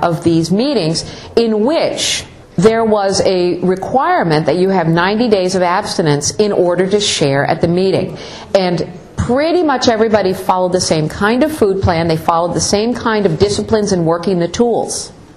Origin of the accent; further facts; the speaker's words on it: Cambridge, Massachusetts, United States; I'm from Cambridge, Massachusetts.